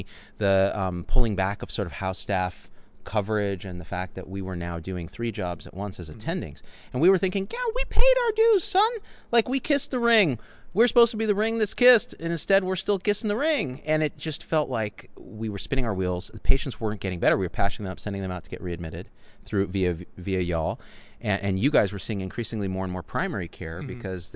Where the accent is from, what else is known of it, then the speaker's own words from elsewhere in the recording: Clovis, California, United States; Well, I grew up in Clovis, California, like, which was the south of the west.